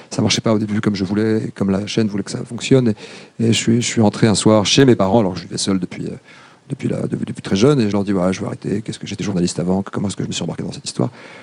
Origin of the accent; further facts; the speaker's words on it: Paris, Île-de-France, France; born there; je suis issu de l'immigration et de la deuxième vague, puisqu'on parle d'intégration. Je suis né à Paris. Mon père est arrivé dans les années 60, en 64, gare de Lyon, avec une valise. Ma mère était étudiante à Londres.